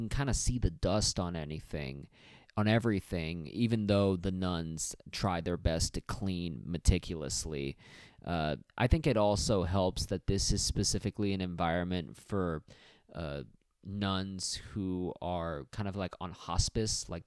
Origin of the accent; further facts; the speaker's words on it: United States; I guess because as an American, I don't see these type of cathedrals often.